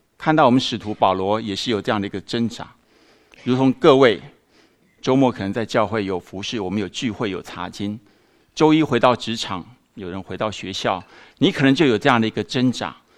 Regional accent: China; 我们中国人常会说，就是你工作这个没有功劳也有苦劳嘛

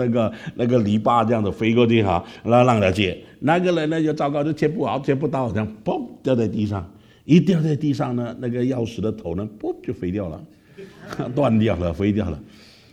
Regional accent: Malaysia; 我在马来西亚，我是马来西亚第二代的华侨，那我是在马来西亚长大的一个当时呢年轻人，

